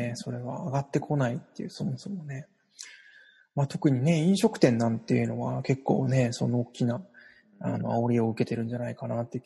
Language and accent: Japanese; Hiroshima, Japan; 広島、まあ、広島の、うん、あの地元広島っていうこともあり